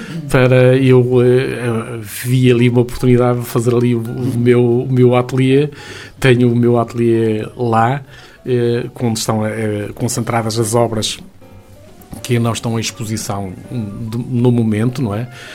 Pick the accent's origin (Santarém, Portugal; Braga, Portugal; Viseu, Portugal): Braga, Portugal; Vila Chá; born there; Em Esposende, na freguesia de Vila Chá, que foi onde eu nasci, que é a casa dos meus pais